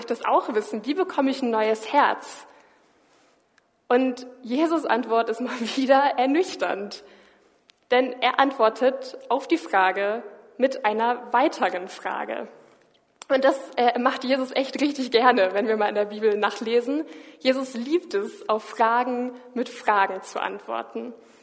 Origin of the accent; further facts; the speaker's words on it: Schleswig-Holstein, Germany; Ich komme aus Schleswig-Holstein und dort gibt's sehr viel Wind. Unfassbar viel Wind.